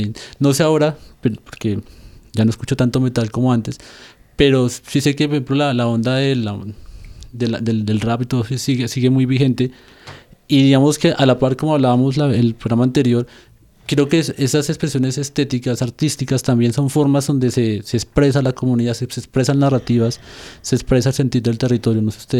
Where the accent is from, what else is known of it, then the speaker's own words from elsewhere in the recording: Soacha, Cundinamarca, Colombia; Porque precisamente yo crecí en Soacha